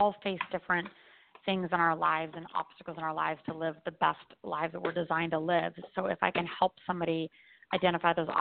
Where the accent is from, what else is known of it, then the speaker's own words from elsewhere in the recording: Denver, Colorado, United States; moved away as an adult; now in Maui, United States; Yes. I grew up in Denver.